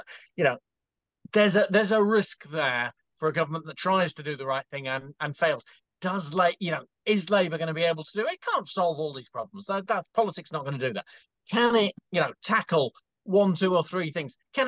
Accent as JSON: {"language": "English", "region": "London", "country": "United Kingdom", "said": "because I'm from London"}